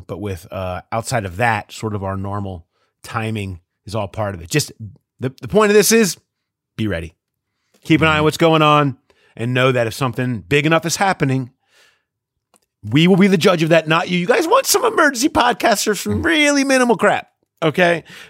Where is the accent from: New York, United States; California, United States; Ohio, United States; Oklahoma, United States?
Ohio, United States; Cincinnati; And I'm like, hey, I'm from Cincinnati.